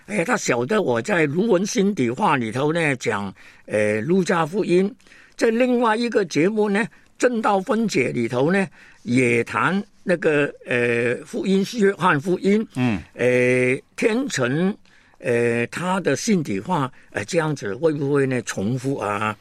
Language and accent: Chinese; Hong Kong; 我最小孩子的时间呢曾经走烂，但是呢后来还是回到香港。那回到香港长大的时间呢，其实我跟神州大地的老百姓是没有什么联系了